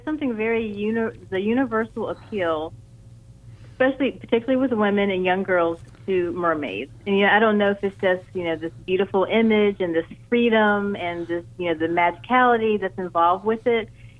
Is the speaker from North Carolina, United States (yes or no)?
yes; North Carolina, United States; But you know, I'm from North Carolina originally.